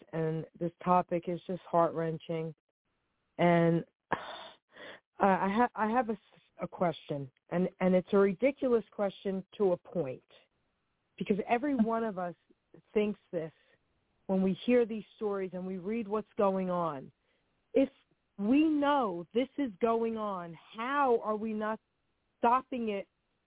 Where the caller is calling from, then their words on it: New Jersey, United States; Hey, Angela. … I'm calling from New Jersey.